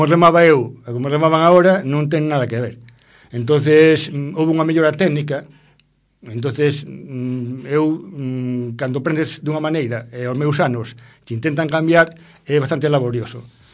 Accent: Mera, Galicia, Spain; pero non, nós somos de Mera

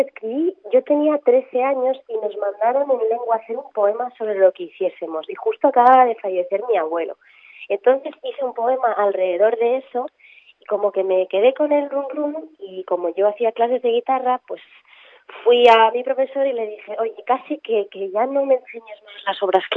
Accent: Cantabria, Spain; yo soy del norte, yo soy prima hermana vuestra, yo soy de Cantabria

